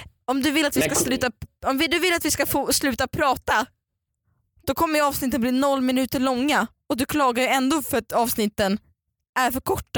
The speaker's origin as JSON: {"language": "Swedish", "country": "Russia", "said": "Det är bara för att jag är ryss."}